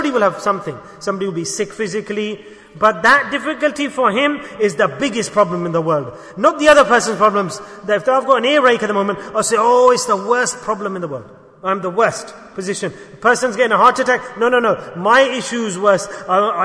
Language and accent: English; Ahmedabad, Gujarat, India; moved away as an adult; Yes, where did you come from? I came from Ahmedabad, Dakhan.